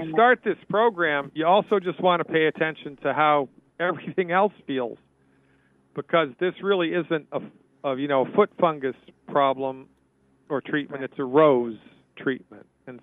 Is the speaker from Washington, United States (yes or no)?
no; Nantucket, Massachusetts, United States; also born or lived in Cape Cod; I grew up in Nantucket Island, and then I had a practice on Cape Cod for 12 years.